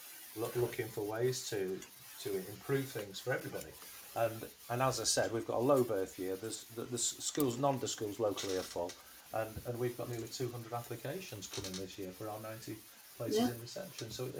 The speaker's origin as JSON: {"language": "English", "town": "Blackburn", "region": "North West England", "country": "United Kingdom", "tie": "born or raised there", "said": "I grew up in Blackburn, which is an old Lancashire mill town"}